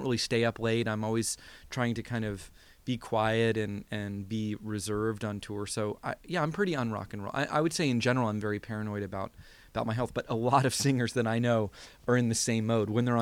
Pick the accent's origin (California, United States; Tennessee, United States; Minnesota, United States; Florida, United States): Florida, United States; Gainesville; also born or lived in Jacksonville, United States; I mean, I grew up in Gainesville, Florida, in Jacksonville, Florida.